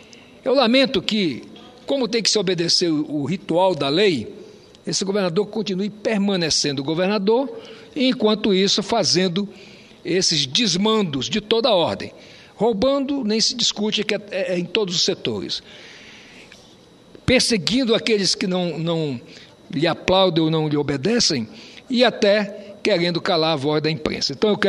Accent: Roraima, Brazil; como roraimense

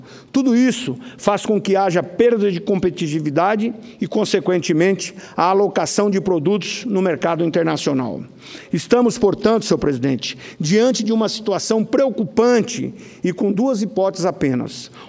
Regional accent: Mato Grosso, Brazil; born there; Mato Grosso, onde nasci, a quem tenho a honra de representar

